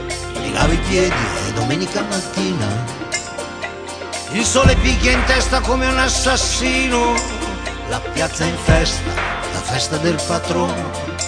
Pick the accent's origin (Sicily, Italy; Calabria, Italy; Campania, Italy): Sicily, Italy; Sono siciliano